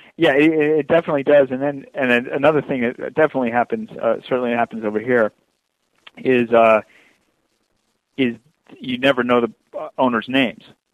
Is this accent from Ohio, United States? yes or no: no; Manhattan, New York, United States; born there; I've lived here a long time. I was born here in Manhattan